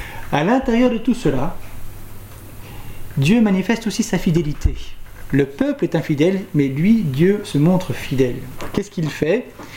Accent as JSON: {"language": "French", "country": "Belgium", "said": "peut-être qu'on a du mal à le comprendre en tant que Belge"}